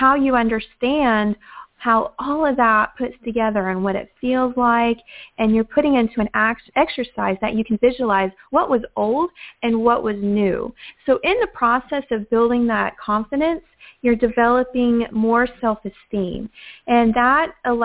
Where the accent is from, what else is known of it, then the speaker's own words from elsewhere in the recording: Houston, Texas, United States; I grew up in Houston, Texas, and this was a big 5A school.